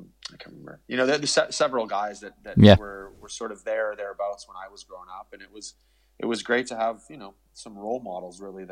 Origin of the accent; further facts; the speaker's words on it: Canada; my parents were both Italian immigrants to Canada, so I'm, you know, first generation Canadian.